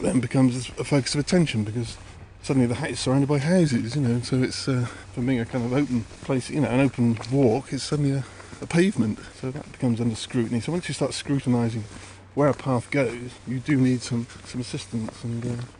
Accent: South West England, United Kingdom; Well, I grew up in South Wiltshire. I grew up on a farm, and we, being lads, had the sort of the run of the place.

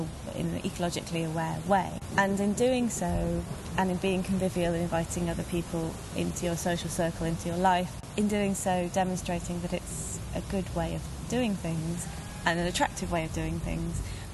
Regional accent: Wales, United Kingdom; I come from Mid Wales, and they've never offended me. Those are my landscapes

